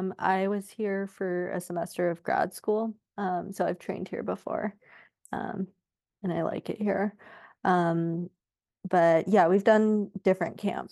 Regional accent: Sacramento, California, United States; So I grew up like in the Sacramento area in California. My parents are still out there.

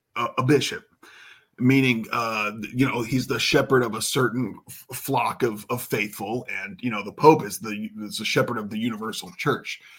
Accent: Cleveland, Ohio, United States; Ferry is from the same hometown I was born in Cleveland, Ohio.

